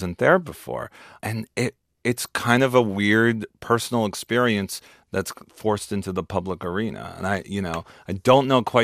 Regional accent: United States; but it's more about the unique perspective that I have growing up in America is different than a white person might have.

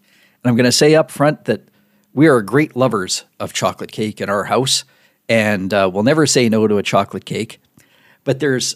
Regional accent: Regina, Saskatchewan, Canada; it's been like that since I was a kid in the 70s growing up in Regina.

